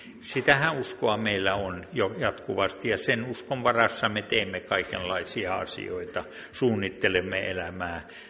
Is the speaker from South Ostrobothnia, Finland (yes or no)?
yes; Alajärvi, South Ostrobothnia, Finland; also born or lived in Kuusamo; now in Kaavi, Finland; Itse olen tuolta Alajärveltä. Olen ollut tuolla Kaavilla nyt 3,5 vuotta. Ja sitä tulin sinne Kuusamosta, jossa olin 5 vuotta seurakunnan paimenena.